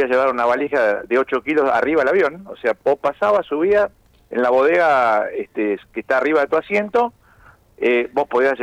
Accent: Argentina; soy argentino yo también, ¿eh? De los argentinos. Yo llegué a la Argentina anoche.

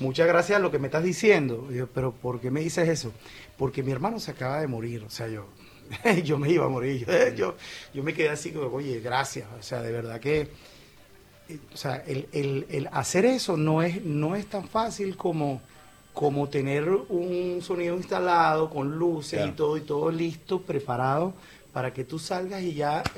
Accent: Venezuela; moved away; Por la Venezuela de ahorita no la conozco, no la sé. La Venezuela de antes, tengo muchísima nostalgia

